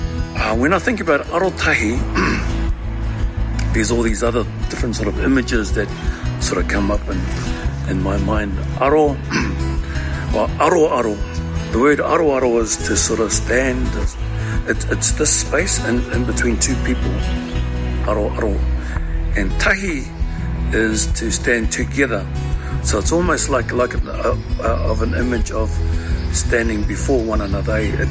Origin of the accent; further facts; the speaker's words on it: Tauranga, Bay of Plenty, New Zealand; and I'm from Tauranga and from Waikato area.